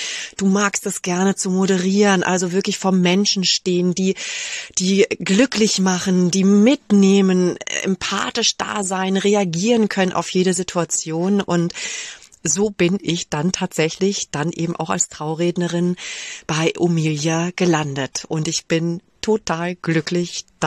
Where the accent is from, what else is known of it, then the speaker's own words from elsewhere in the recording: Rhineland, Germany; now in Munich, Germany; ich lebe in München. Ursprünglich komme ich eigentlich aus dem Rheinland, bin dann über den Norden runter in den Süden gewandert und lebe nun hier.